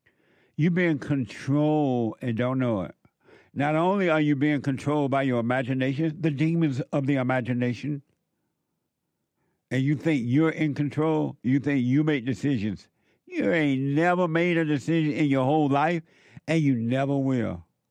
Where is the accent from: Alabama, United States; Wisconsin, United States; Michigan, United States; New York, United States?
Alabama, United States; Some of you know, I grew up down there in Alabama